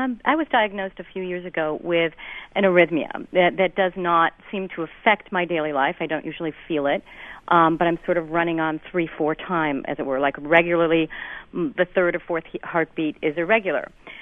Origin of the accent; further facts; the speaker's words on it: New York, United States; Of course, being a New Yorker, you always want to be in the top 3% of anything.